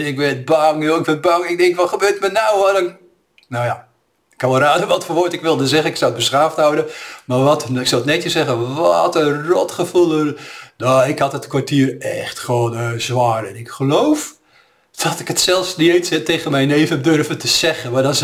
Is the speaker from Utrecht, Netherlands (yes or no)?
yes; Amersfoort, Utrecht, Netherlands; born there; Ik woonde toen in Amersfoort, dat is mijn geboortestad.